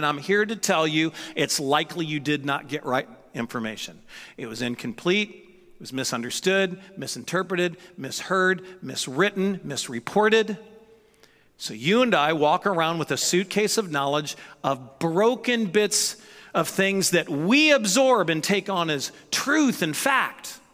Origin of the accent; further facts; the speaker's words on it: St. Louis, Missouri, United States; now in California, United States; I grew up in St. Louis, and my accent has virtually disappeared because I've lived in California as long as really I've lived growing up in St. Louis.